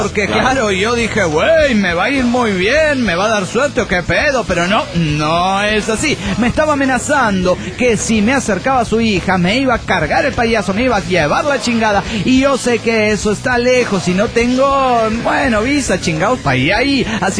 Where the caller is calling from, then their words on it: Cochabamba, Bolivia; desde Cochabamba, Bolivia.